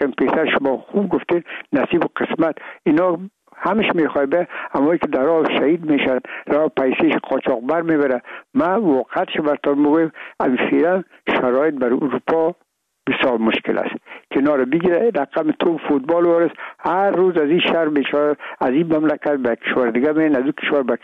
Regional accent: Afghanistan; من و بسیاریشان در این افغانستان تولد نشدن، در یک ممالک کشور دیگه بودن و میگم ما افغان هستیم

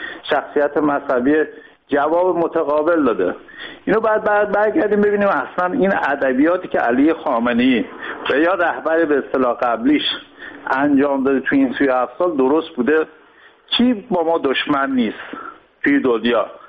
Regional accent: Iran; ما هم که خودمون از ایران هستیم

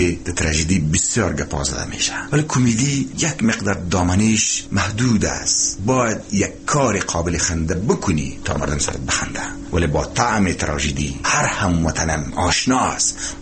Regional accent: Kabul, Afghanistan; در ویسلابات کابل چاردی زمین متولد شدیم، یک خانواده فقیر

